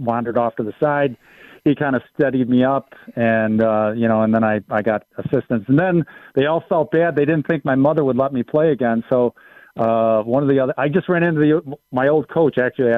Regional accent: Tonawanda, New York, United States; I grew up in the Tonawanda, just like you did, Lincoln and Brighton Arena.

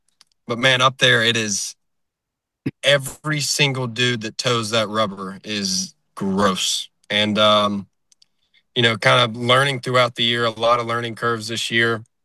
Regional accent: Pearl, Mississippi, United States; I came in to school from Pearl, Mississippi.

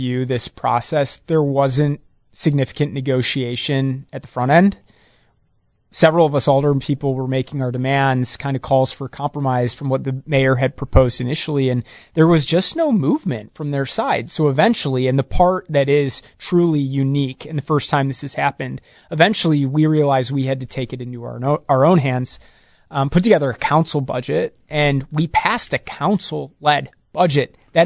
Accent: Chicago, Illinois, United States; That is a mistake, and you are that is sacrilegious as a Chicagoan.

